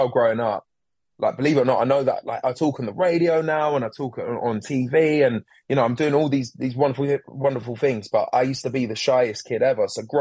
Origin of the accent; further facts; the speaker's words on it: Jamaica; I know I'm Jamaican and we're typically fast